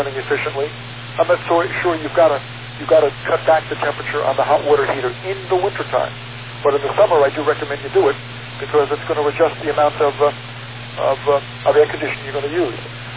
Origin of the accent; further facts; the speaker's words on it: Middle Island, New York, United States; I see you're in Middle Island, and that is my hometown. Used to live on Church Lane.